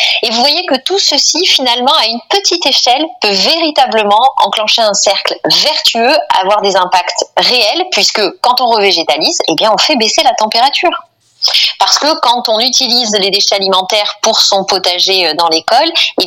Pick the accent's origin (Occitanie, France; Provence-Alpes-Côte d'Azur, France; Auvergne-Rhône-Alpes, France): Provence-Alpes-Côte d'Azur, France; Toulon; Je prends un exemple chez nous, à Toulon.